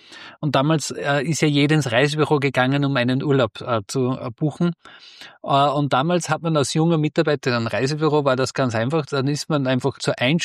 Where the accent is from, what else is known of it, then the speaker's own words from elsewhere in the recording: Austria; ich bin eben aus Österreich